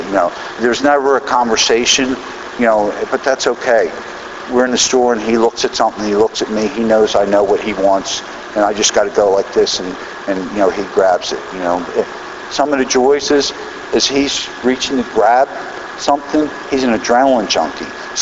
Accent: Pennsylvania, United States; my sponsor's in Philadelphia, because that's I'm from Bucks County.

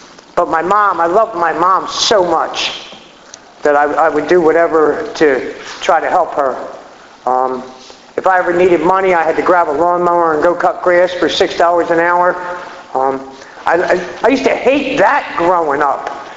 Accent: Atlantic City, New Jersey, United States; Anyway, I grew up in New Jersey, in Atlantic City.

